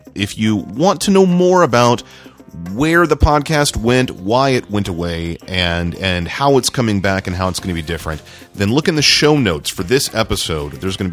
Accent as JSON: {"language": "English", "town": "Dallas", "region": "Texas", "country": "United States", "tie": "born or raised there", "said": "I'm going to be in Dallas, Texas, my hometown, at Anime Fest Dallas for 3 or 4 days."}